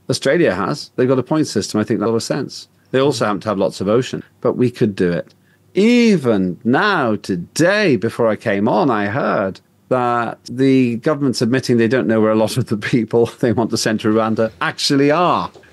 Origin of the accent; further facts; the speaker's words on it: Northern Ireland, United Kingdom; Northern Ireland to Estonian parents.